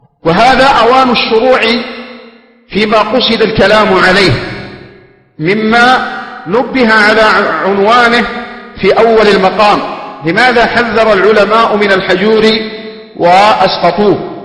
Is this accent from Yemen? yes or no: yes; Yemen; من أول نشوء الفتن وظهورها عندنا في اليمن من عام 1410